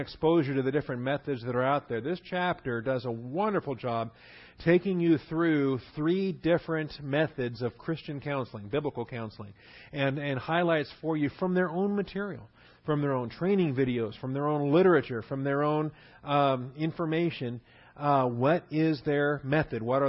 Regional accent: Washington, United States; I grew up in Washington State, so we love our loggers, the logging industry, and we appreciate the paper that's produced by good, hardworking loggers.

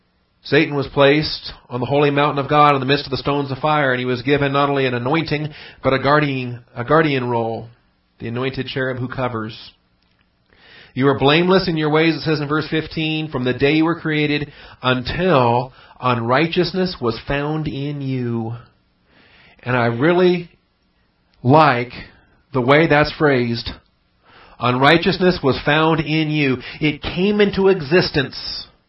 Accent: Washington, United States; He was from North Carolina. I was from Washington. There's opposite ends of the country.

